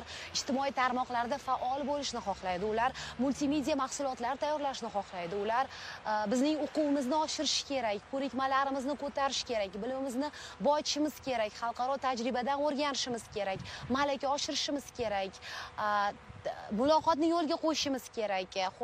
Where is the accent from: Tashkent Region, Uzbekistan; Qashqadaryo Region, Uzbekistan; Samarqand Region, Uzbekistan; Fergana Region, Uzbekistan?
Tashkent Region, Uzbekistan; Qoshqirgon; born or raised there; moved away